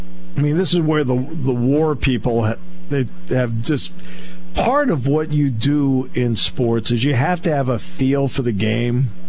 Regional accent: Connecticut, United States; I said, hey, you know, I grew up in Connecticut. We have one team.

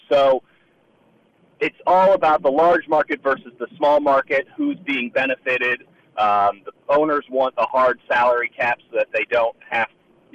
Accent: Chicago, Illinois, United States; I grew up in Chicago.

